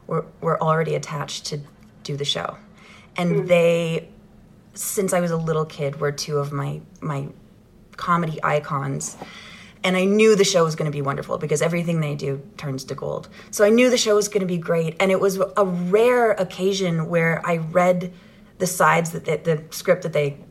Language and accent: English; Ottawa, Ontario, Canada; I grew up in Ottawa, Ontario, Canada. I'm an only kid. Both of my parents started out as teachers